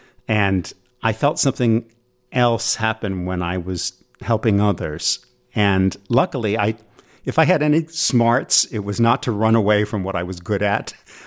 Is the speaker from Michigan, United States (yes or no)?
no; Rhode Island, United States; I grew up in Rhode Island